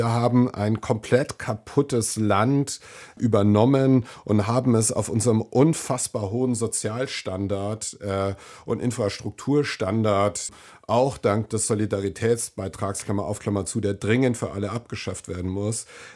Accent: Nuremberg, Bavaria, Germany; born there; ich bin in Nürnberg geboren, habe eine dänische Mutter, bin selbstverständlich als demokratischer Europäer aufgewachsen.

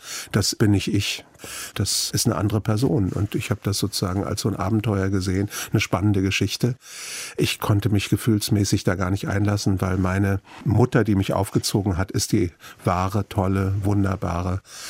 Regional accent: Frankfurt, Hesse, Germany; Als ich vor ein paar Jahren einen Film gemacht habe über meine Jugend in Frankfurt-Braunheim

